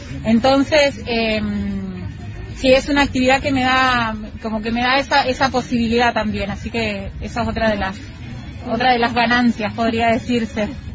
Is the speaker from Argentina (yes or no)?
yes; Cutral Có, Neuquén, Argentina; also born or lived in Plaza Huincul; Yo soy de Cutralcó. En realidad creo que soy de Plaza Huíncul. Creo, pero claro, vivimos ahí, es donde la comarca petrolera es muy, las dos ciudades están pegadas, las divide apenas una calle.